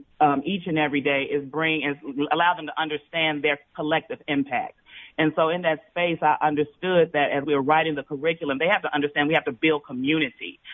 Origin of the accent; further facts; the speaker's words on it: Chicago, Illinois, United States; So I'm from Tarrytown, grew up there, born and raised through the Chicago Public School system